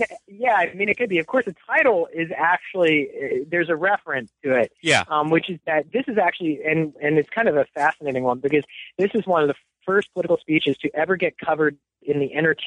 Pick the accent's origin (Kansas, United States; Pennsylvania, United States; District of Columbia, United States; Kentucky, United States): District of Columbia, United States; Washington; born there; I was born in the Washington, D.C. area in 1966.